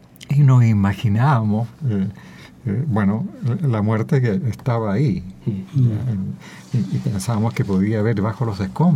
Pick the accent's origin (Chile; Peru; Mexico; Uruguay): Chile; Chillán, Ñuble; Yo viví de niño en provincia, en Chillán, ¿no? Y llegamos entonces, yo había tenido unos 3 o 4 años cuando llegamos a Chillán. Mi padre se fue a instalar ahí.